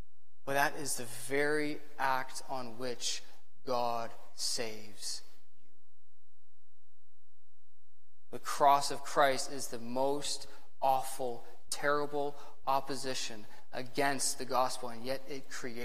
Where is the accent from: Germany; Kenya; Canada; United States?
Canada; I'm a Canadian, so my heart is for Canada.